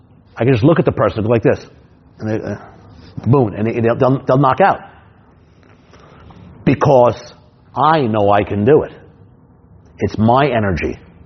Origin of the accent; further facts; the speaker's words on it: New York City, New York, United States; Yeah, I'm a New Yorker. Yeah, we don't really get along too good.